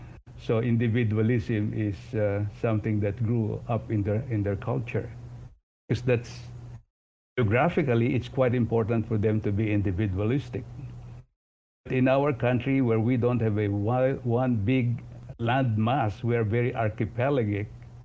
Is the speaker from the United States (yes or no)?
no; Philippines; The only thing that keeps me in the Philippines is I'm a Filipino, and I'd like to be in the Philippines, and I'm not a second-rate citizen here.